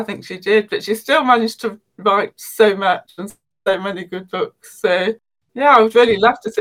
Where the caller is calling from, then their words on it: Leicester, East Midlands, United Kingdom; I am speaking from Leicester.